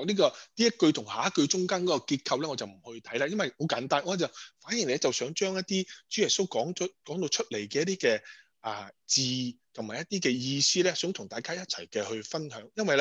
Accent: Guangdong, China; 有时我哋广东人一句说话就是妹仔大过主人婆

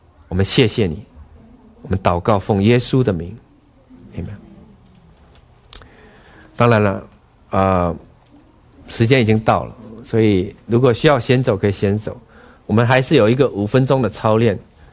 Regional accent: China; 所以我们中国人应该天生就应该容易接受这个意象意梦的解释嘛

